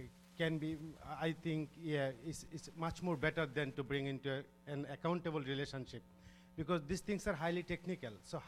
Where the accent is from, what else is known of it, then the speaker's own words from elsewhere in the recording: Bangladesh; I'm from Bangladesh.